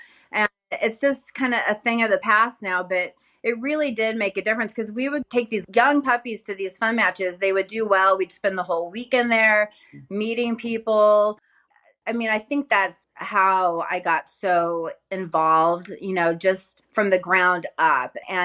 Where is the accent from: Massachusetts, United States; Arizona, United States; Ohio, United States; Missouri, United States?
Arizona, United States; also born or lived in Texas; Growing up in Arizona, I was born in Texas, but I lived in Arizona until I graduated high school.